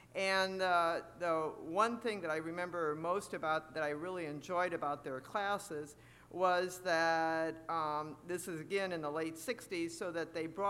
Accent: Elkhart, Indiana, United States; I grew up in the Elkhart City Church of the Brethren, now Crookside

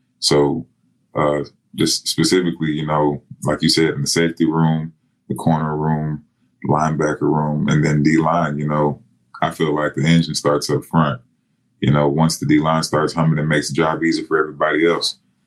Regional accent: Texas, United States; that comes from my D-line coach, man. We're both from Texas

